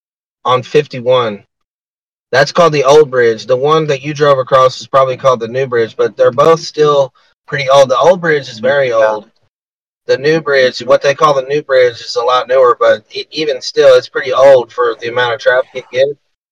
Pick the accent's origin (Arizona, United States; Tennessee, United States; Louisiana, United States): Tennessee, United States; Memphis; So I grew up in Memphis, Tennessee, right? And I moved out